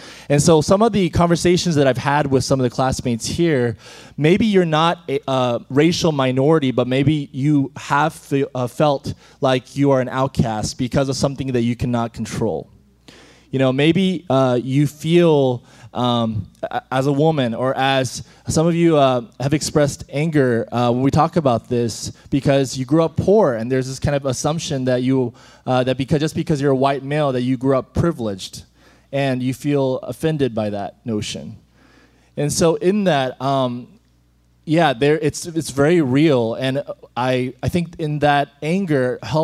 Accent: Texas, United States; coming to the U.S. at an early age, around the age of 5, and, you know, always, it was a matter of, and I grew up here in Texas, by the way

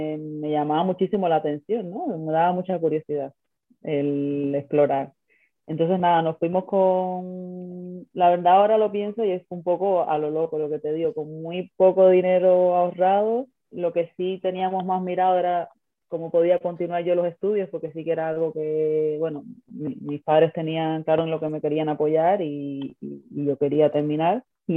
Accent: Cuba; moved away as an adult; now in Madrid, Spain; soy cubana, como muchas de tus otras entrevistadas, pero vivo en Madrid hace 11 años ya. Vine para España cuando estaba en mitad de la carrera.

